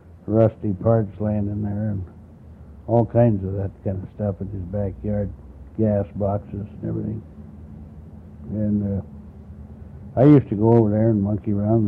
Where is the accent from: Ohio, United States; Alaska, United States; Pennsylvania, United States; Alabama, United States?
Alaska, United States; Anchorage; born there; Well, I was born in Anchorage, February 8th, 1922. And the reason I guess I was there was because my father was a civil engineer with the Alaska Railroad Construction, and brought our family up from the States, from Washington in 1920.